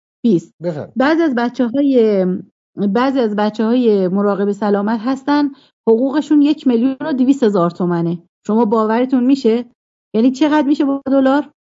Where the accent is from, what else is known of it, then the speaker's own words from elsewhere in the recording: Iran; من به عنوان یک ایرانی